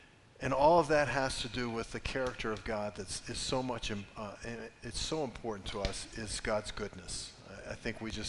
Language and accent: English; the South, United States; I come from the South. In the South, there's such a thing as just good manners.